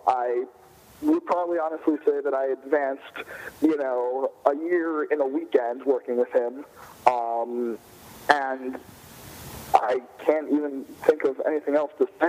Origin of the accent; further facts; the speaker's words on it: Chicago, Illinois, United States; I'm from Chicago.